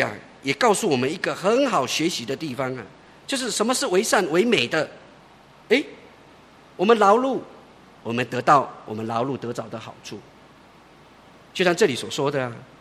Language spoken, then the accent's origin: Chinese; Taiwan; 以我们台湾人常常讲的，你就要认命啊